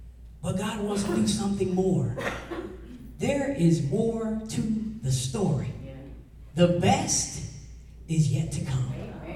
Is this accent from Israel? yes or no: no; Japan; Maybe it's because I was raised in Japan.